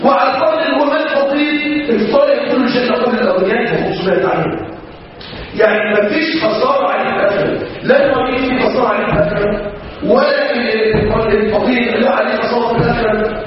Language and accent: Arabic; Mansoura, Dakahlia, Egypt; عندنا في المنصوره